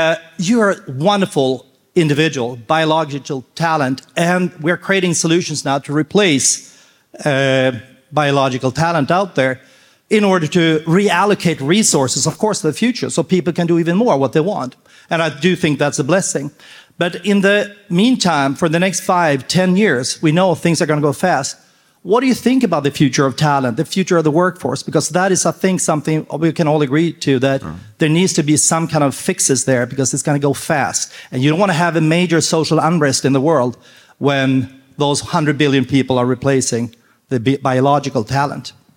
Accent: Stockholm, Stockholm County, Sweden; now in San Diego, United States; from Stockholm originally. I live in San Diego now

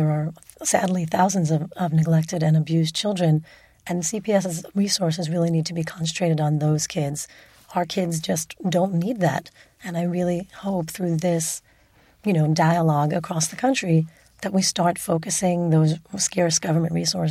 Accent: Queens, New York, United States; I grew up in Flushing, Queens. It was certainly not, you know, some rural country road

